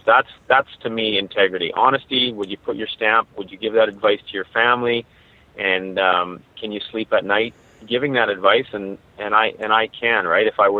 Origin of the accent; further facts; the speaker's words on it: Canada; and I grew up here in Canada, and I don't speak Farsi or anything